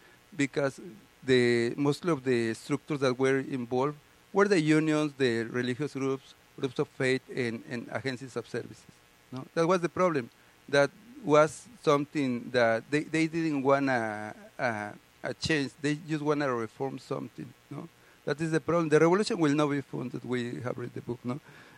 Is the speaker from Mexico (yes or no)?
yes; Mexico City, Mexico; But I grew up in Mexico City, in a big city, in 1980s when I was a teenager.